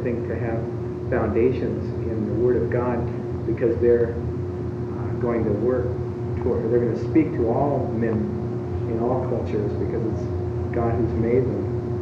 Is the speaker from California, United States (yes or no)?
yes; California, United States; I'm from Southern California, if I get, you know, my Frisbee and my suntan oil, and I get the beach evangelism